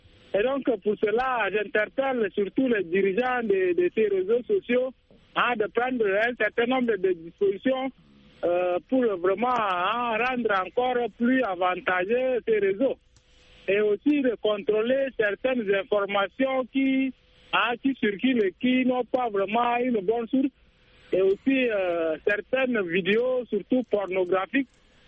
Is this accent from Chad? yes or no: yes; Chad; Pourtant, on est tous des Tchadiens, mais on ne se connaissait pas.